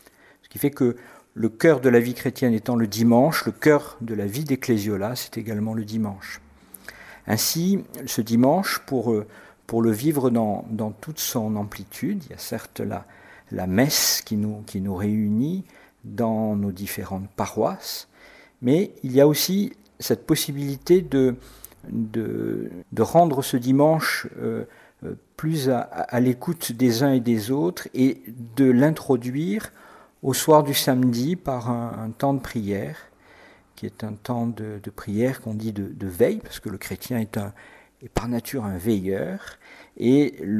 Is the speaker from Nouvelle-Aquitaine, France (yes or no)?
no; Tarbes, Occitanie, France; je suis né à Tarbes. J'ai grandi à Tarbes jusqu'à l'âge de 18 ans. Je suis fait mes études au lycée Théophile Gautier.